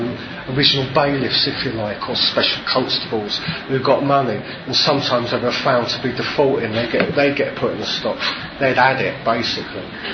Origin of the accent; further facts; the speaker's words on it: London, United Kingdom; even I'm a Cockney